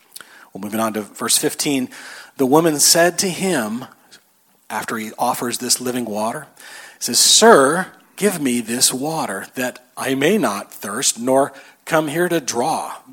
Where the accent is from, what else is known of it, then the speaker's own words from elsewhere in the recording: Lancaster, California, United States; If we're from Lancaster down in the desert, we know you don't go do a lot in the middle of the day.